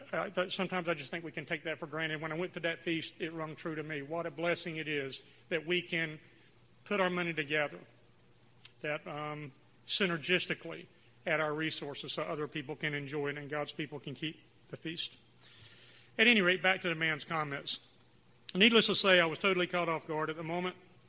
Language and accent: English; Raleigh, North Carolina, United States; I'm from Raleigh, North Carolina.